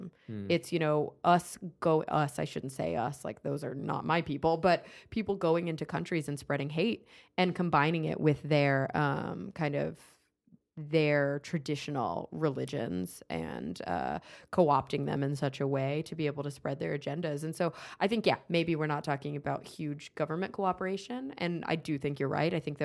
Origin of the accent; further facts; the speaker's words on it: United States; When I travel abroad and I tell people I'm American, it's like, you know, luckily...